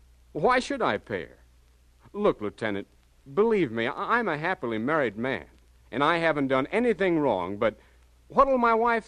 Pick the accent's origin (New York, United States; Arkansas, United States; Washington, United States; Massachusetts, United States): Arkansas, United States; No, Arkansas.